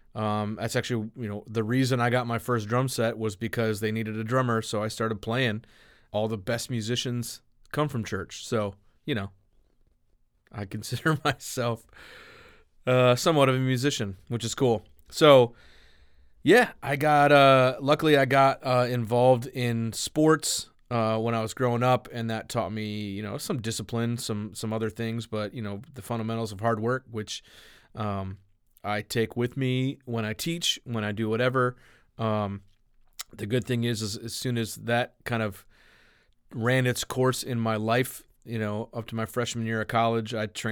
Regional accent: Milan, Michigan, United States; I was raised in a smaller town than even Ypsilanti, a place called Milan, which was kind of funny because we called it Milan in Michigan

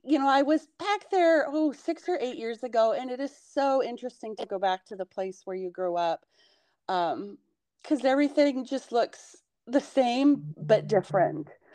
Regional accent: Connecticut, United States; also born or lived in Ames, Iowa; I was born in Ames, but then my dad was in the Navy. So when I grew up, I lived a bunch of places, but mostly I grew up in Eastern Connecticut, actually.

